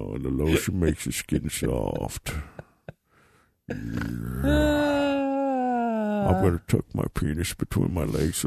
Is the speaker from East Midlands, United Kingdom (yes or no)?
no; Manchester, North West England, United Kingdom; I'm actually from Manchester